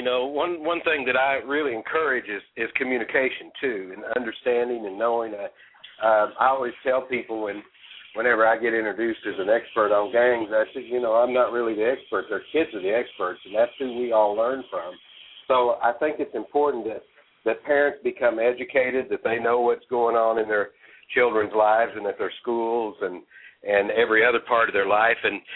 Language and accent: English; North Little Rock, Arkansas, United States; for instance, in my hometown of North Little Rock, Arkansas, within a 10-minute drive of City Hall, there's over 10,000 children that are below the poverty line.